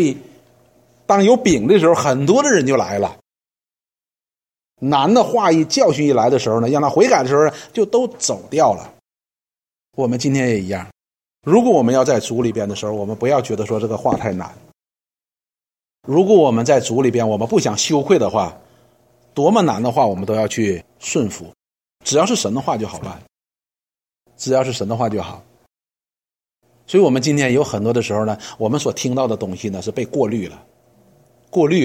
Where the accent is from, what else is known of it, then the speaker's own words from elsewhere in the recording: China; 我们中国人有一件事情很有意思的